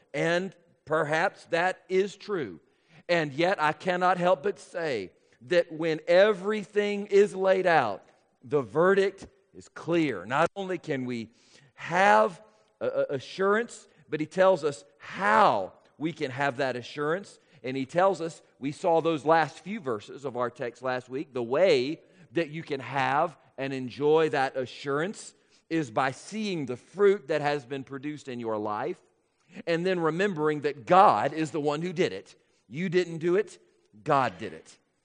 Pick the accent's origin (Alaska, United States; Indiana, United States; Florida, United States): Florida, United States; Jacksonville; born there; Many of you know I was born in Jacksonville, Florida, and as a result, I am a big Jaguars fan.